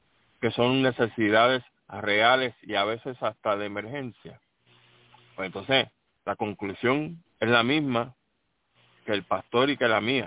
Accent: Puerto Rico; nosotros tres tenemos algo en común. Uno, somos puertorriqueños.

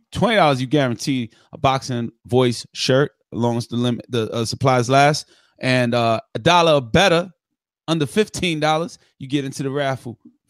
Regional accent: New Zealand; now in Las Vegas, United States; And I'm from New Zealand. Right now I'm training in Las Vegas, Nevada.

